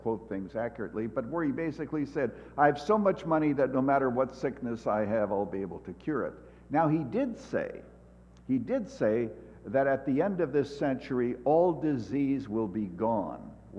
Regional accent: Canada; now in United States; I came to America from Canada and became a Cub fan

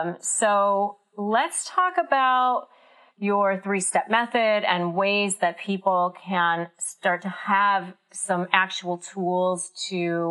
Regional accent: McLean, Virginia, United States; I was teased a lot for being Chinese growing up. I grew up in McLean, Virginia. It wasn't even like podunk, whatever. I mean, it was right next to DC

